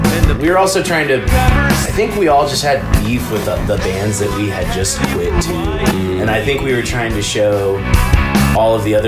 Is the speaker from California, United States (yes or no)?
yes; California, United States; Yeah, we're from Huntington Beach, Costa Mesa, the central OC, beach cities.